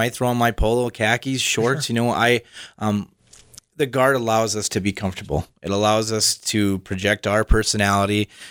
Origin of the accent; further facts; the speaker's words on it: North Dakota, United States; We live here. We're born and raised in North Dakota. We're easy to find.